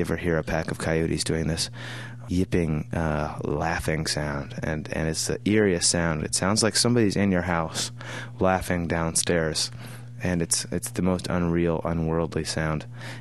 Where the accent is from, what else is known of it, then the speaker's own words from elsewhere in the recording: Idaho, United States; It was great, and that's actually one of the great things about being from Idaho is you can make up anything you want.